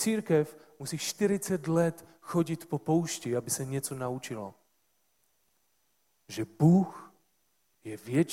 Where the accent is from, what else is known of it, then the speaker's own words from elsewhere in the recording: Silesia, Czechia; Jsme Češi, gor Slezané, kteří jsou ještě víc takoví ti uzavření.